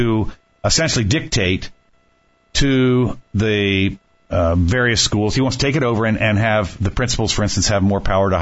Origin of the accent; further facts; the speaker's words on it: Washington, District of Columbia, United States; I grew up in Washington, D.C., so this actually had some small little tie, if you want to call it, to my youth.